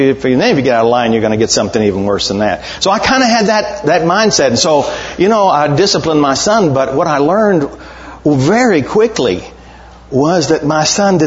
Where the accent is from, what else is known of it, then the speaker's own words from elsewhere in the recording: Texas, United States; I was born and raised in Texas, and my mother had the fastest hands in the West.